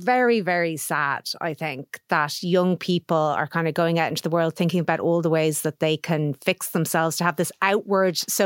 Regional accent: Finglas, Leinster, Ireland; I'm from Finglas.

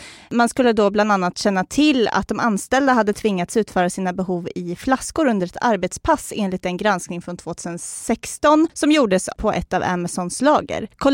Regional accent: Eskilstuna, Södermanland, Sweden; accent: Eskilstuna dialect; min hemstad Eskilstuna då, tänkte jag. Det tycker jag är trevligt. Nu fick jag direkt lite eskilstunska dialekt här.

